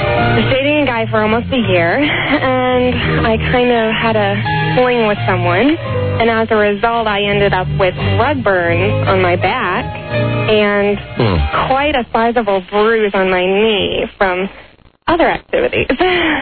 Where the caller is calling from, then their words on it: Alexandria, Virginia, United States; Alexandria.